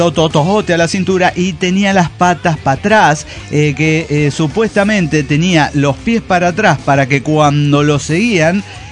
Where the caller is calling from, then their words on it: Santa Fe, Argentina; Soy el arcángel de Santa Fe, Argentina. Argentina, che.